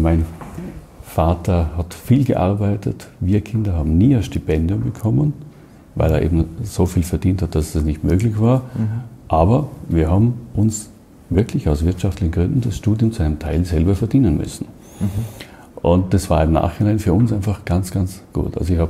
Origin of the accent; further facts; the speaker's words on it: Lustenau, Vorarlberg, Austria; now in Dornbirn, Austria; Ich bin in Luschenau aufgewachsen, bin ein kleiner Luschenauer vom Reeder her. Ist für mich eine Heimat. Wohne jetzt in Dornbirn, eine sehr schöne Stadt, ist auch eine Heimat.